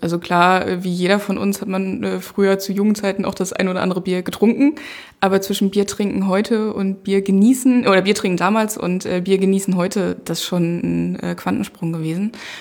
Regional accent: Mecklenburg-Vorpommern, Germany; Also ich komme halt ursprünglich aus MV, nicht ganz aus Stralsund, sondern eher aus dem Hinterland, wie die Kollegen hier immer ganz liebevoll sagen. Bin dann zum Studium weg, war 4,5 Jahre in Potsdam. Und wollte unbedingt irgendwie wieder zurück in die Heimat.

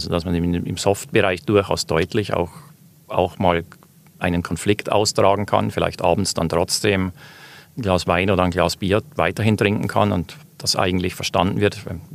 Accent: Switzerland; als Schweizer User

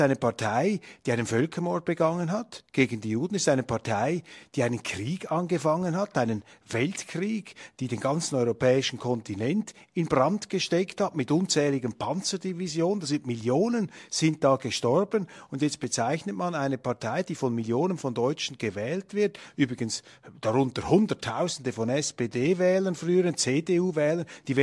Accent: Switzerland; Jetzt frage ich einfach mal als Schweizer, als ahnungsloser Schweizer, der ja nicht in Deutschland beheimatet ist

